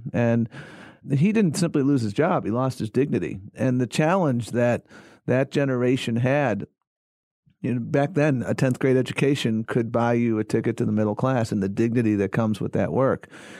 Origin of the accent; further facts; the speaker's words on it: Buffalo, New York, United States; the dignity of work is something I learned growing up in Buffalo, New York.